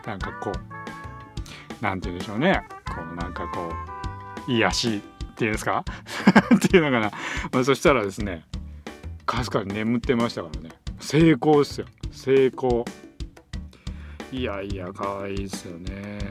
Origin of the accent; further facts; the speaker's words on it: Saitama, Japan; 僕の、あの地元埼玉なんですけど